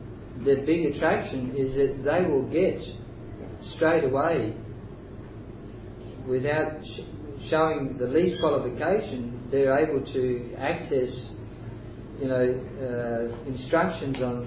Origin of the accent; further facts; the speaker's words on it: Australia; That's a good thing about being Australian, you look at the chart and you say, oh, I don't trust this person.